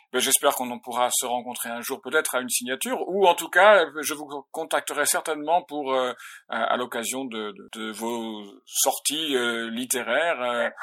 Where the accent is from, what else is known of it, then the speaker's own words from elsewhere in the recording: Grand Est, France; je suis originaire des Ardennes, j'ai un blog sur les Ardennes, mais je n'habite pas dans les Ardennes.